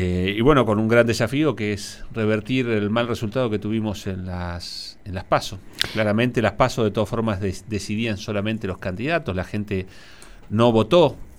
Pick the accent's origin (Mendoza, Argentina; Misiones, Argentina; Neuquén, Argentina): Neuquén, Argentina; somos todos neuquinos